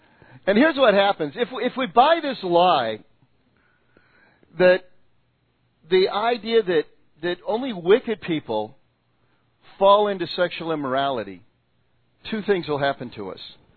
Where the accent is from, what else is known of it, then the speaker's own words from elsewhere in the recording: Hacienda Heights, California, United States; That's where I grew up in Hacienda Heights.